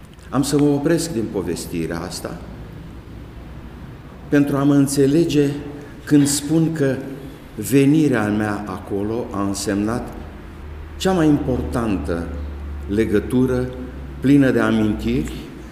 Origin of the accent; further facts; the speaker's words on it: Mărculești, Florești District, Moldova; born there; M-am născut în Mărculești sat.